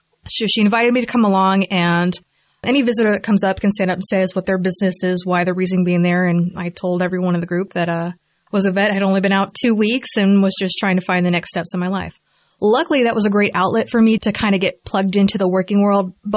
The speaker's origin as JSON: {"language": "English", "region": "Florida", "country": "United States", "lives_now": "Grand Rapids, United States", "said": "I'm actually originally from Florida, but I have family that's actually in Grand Rapids, Michigan."}